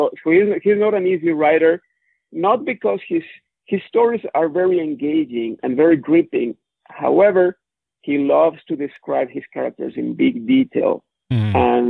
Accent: Mexico City, Mexico; English is a second language; So growing up in Mexico City, I didn't have a lot of children books.

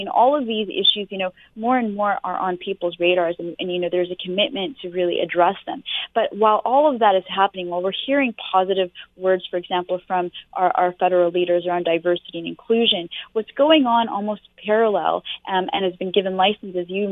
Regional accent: Ottawa, Ontario, Canada; Canadian Muslims do feel very safe and part of our communities. I mean, I grew up in Ottawa.

